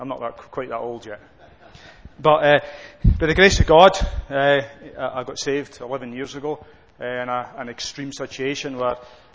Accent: Scotland, United Kingdom; Obviously, I come from Scotland.

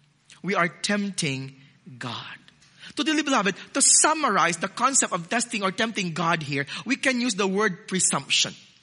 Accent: Philippines; now in Australia; I'm not so Australian yet. I'm still so Filipino sometimes when I think. And even I'm transposing Australian dollars to Philippine peso.

